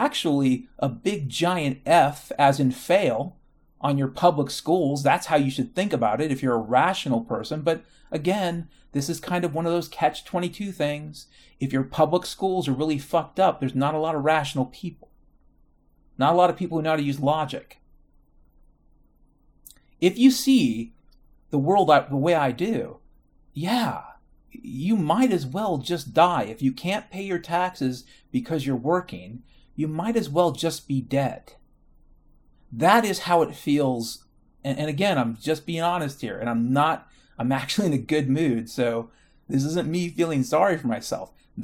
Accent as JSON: {"language": "English", "region": "Washington", "country": "United States", "also_born_or_lived": "Nashville", "said": "I moved to Seattle from Nashville in 2007, okay? Back home, right, to Washington State."}